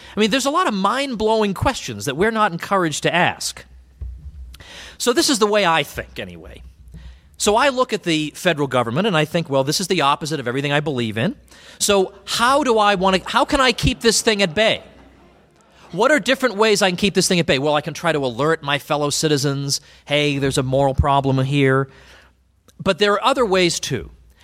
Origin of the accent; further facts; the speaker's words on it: Massachusetts, United States; I grew up in Massachusetts.